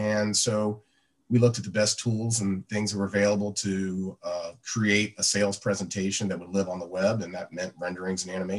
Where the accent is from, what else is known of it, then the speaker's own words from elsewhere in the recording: Cincinnati, Ohio, United States; I grew up in Cincinnati and basically I played golf and went to Auburn University to play golf